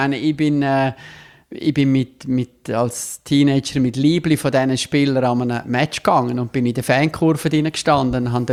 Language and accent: German; Davos, Grisons, Switzerland; now in Rapperswil-Jona, Switzerland; Ich bin in Davos geboren und aufgewachsen und bin dort früh auch mit Sport, mit Eishockey, aber auch mit Skifahren in Verbindung gekommen und wohne jetzt aber im Unterland, wie wir Bündner sagen, in Rapperswil-Jona.